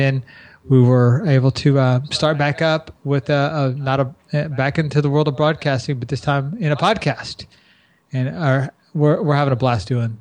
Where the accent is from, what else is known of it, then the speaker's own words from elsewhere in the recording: San Antonio, Texas, United States; I'm originally from San Antonio, yeah. so I know the area.